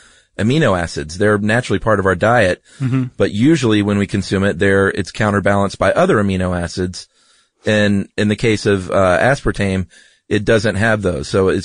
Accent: Georgia, United States; And then I was like, oh, wait a minute. I'm from Georgia. I need to be drinking sweetened tea

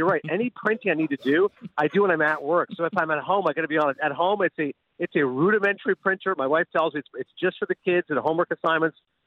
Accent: Ontario, Canada; Kingston is like 2 hours from Syracuse, where I grew up in Ontario, right? And it's like, even now when I go home to Canada

